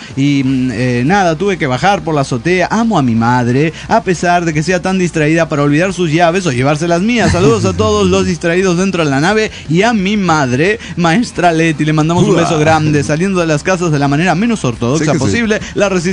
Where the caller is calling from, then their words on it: Montería, Córdoba, Colombia; de Montería, Colombia.